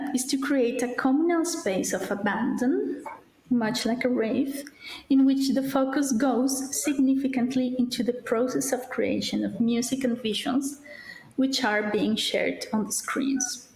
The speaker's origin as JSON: {"language": "English", "country": "Colombia", "also_born_or_lived": "Mexico", "second_language": "English", "moved": "yes", "said": "I was living in Mexico at the time, though I am originally from Colombia."}